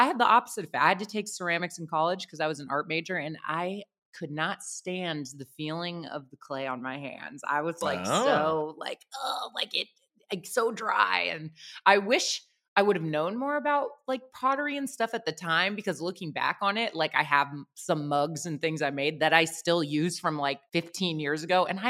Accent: Stockton, California, United States; Like, I'm from Stockton originally, left for a long time and came back.

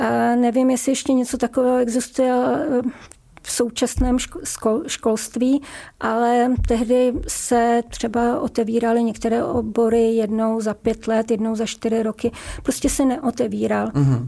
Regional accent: Prague, Czechia; tím, že jsem byla z Prahy, takže jsem nikdy nebydla na koleji

